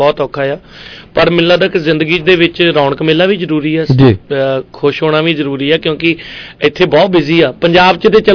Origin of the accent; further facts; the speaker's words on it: Punjab, India; accent: Majhi; ਤੇ ਉਹ ਫਿਰ ਸਾਡੀ ਬੋਲੀ ਵੀ ਸੇਮ ਹੀ ਆ ਮਾਝੇ ਦੀ, ਸਾਡੀ ਬਟਾਲਾ ਗੁਰਦਾਸਪੁਰ ਅੰਮ੍ਰਿਤਸਰ ਸਾਡਾ ਬਾਰਡਰ ਏਰੀਆ ਆ